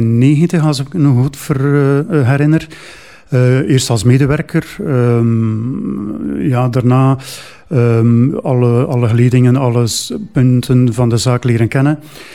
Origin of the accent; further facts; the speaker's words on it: Veurne, Flanders, Belgium; now in Ostend, Belgium; Maar ik ben eigenlijk een Veurnaar. Ik ben vanuit Veurne naar hier verder gespoeld, naar Oostende. In Veurne ben ik opgegroeid, ben ik naar college in Veurne, waar toen mijn vader ook les gaf.